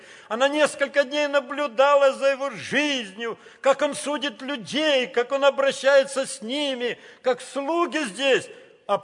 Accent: Kazakhstan; born there; Я родился в Казахстане, и я застал то время

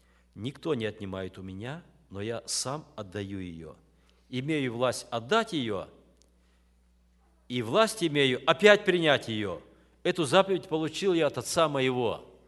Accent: Kyrgyzstan; Знаете, я вырос в Киргизии, у нас там горы были не лесом поросшие

